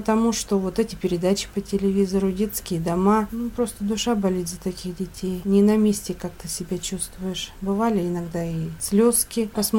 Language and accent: Russian; Aleksandrovka, Tyumen Oblast, Russia; родилась в Александровке, Сладковского района. Сколько есть лет, столько здесь и живу.